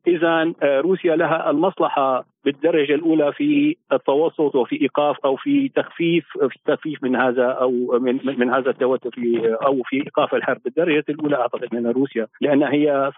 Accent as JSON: {"language": "Arabic", "country": "Syria", "said": "طبيعي بداية كسوري لم تغب السيادة عن الحدود السورية بالمطلق"}